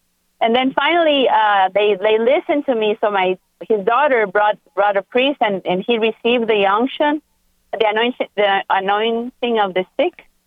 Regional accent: Guatemala; we're from Guatemala, and St. John Paul II came to visit our country

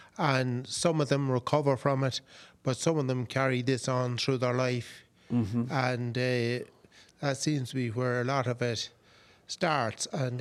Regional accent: Ireland; I'm from Ireland

